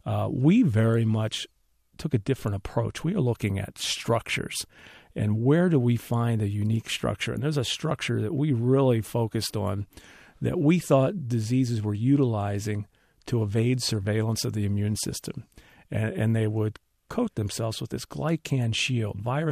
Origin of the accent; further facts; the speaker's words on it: Gaithersburg, Maryland, United States; Tom is from my hometown of Gaithersburg, Maryland. He played football at Gaithersburg High School for my dad, as did myself.